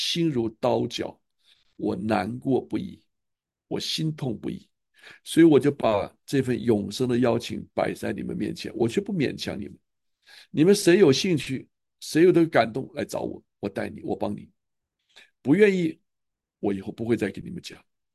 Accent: China; 我们在中国长大的家庭哪有不吵架？

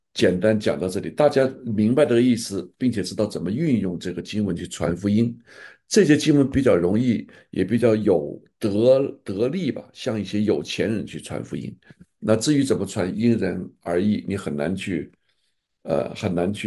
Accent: China; 我是在大陆成长的，但是我是因为从小写书法嘛，所以我是一直写繁体字的

